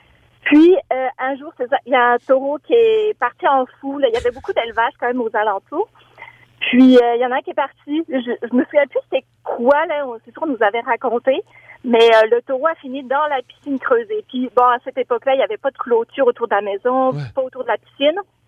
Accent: France; Moi, je suis originaire de France.

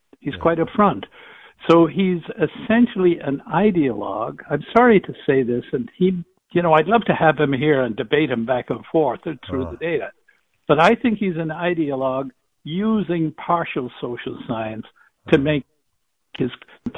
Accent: Ireland; No, I'm from Ireland, and from her accent, from the West.

